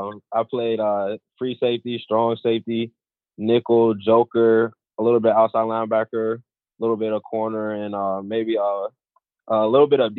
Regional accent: St. Petersburg, Florida, United States; since it's in St. Petersburg, my hometown

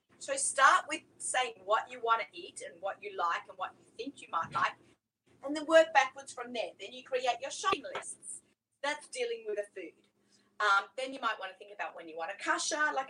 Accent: Sydney, New South Wales, Australia; So I grew up in Sydney, Australia. What a beautiful place to grow up.

